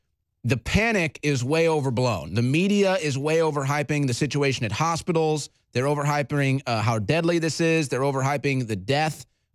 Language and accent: English; St. Louis, Missouri, United States; I'm from St. Louis. This is where Monsanto started.